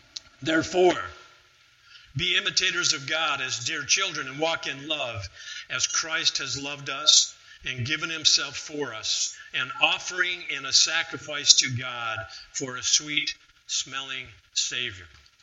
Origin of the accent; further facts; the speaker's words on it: the South, United States; Good morning, y'all. I'm from the South.